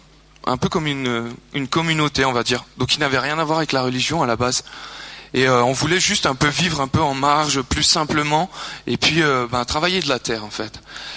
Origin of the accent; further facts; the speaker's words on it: Jura, Switzerland; Alors voilà … j'ai 27 ans. Je viens du Jura, dans une région qui s'appelle les Franches-Montagnes, donc assez campagnarde.